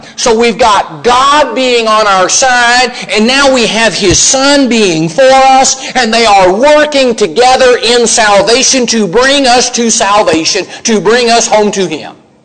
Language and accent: English; Texas, United States; because I'm from Texas and this is my story.